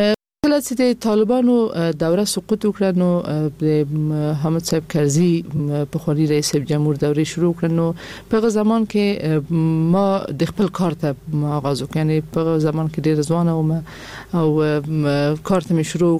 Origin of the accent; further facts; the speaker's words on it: Kabul, Afghanistan; ما د کابل اوسیدونکی، ما په کابل کې زیږیدلې، ما اکثر عمر مې ټول عمر مې یعنی په افغانستان کې په کابل کې تیر کړی دی.